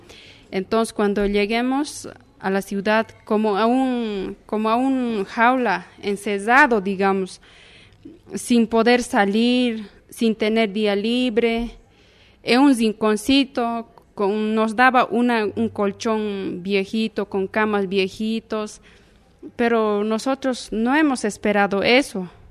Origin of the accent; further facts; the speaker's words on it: Cochabamba, Bolivia; Yo vengo de Bolivia … como tú decías, y departamento Cochabamba. Nosotros estamos como mujeres indígenas